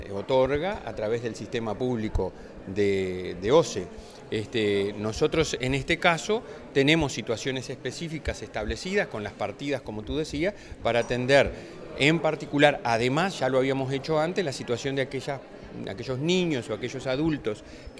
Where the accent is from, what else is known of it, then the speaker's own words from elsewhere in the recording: Tacuarembó, Uruguay; Lo que a mí me enseñaron de chiquito en Tacuarembó, me lo enseñó mi familia